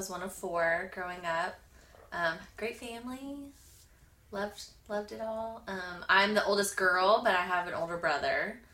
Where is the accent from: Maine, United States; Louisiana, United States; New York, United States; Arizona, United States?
Louisiana, United States; New Orleans; also born or lived in South Alabama; Yes, so I grew up outside New Orleans. It's where I went to high school. We did spend some time in South Alabama, so really just Gulf Coast.